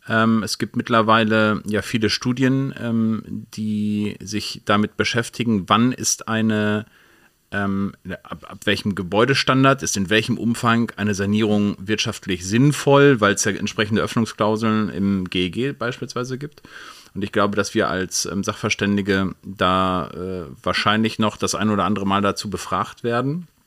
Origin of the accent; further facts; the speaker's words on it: Stade, Lower Saxony, Germany; Also ich komme ja aus Stade, da haben wir ja eins dieser deutschen LNG-Terminals beispielsweise.